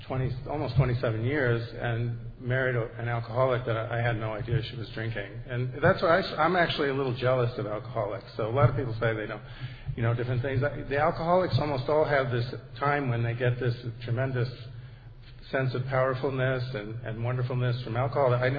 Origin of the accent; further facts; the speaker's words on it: New Jersey, United States; I'm from Bergen County, New Jersey.